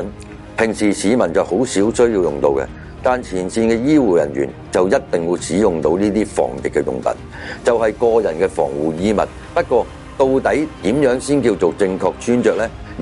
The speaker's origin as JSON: {"language": "Cantonese", "country": "Hong Kong", "said": "令到我们香港人人心惶惶，不知道怎样好"}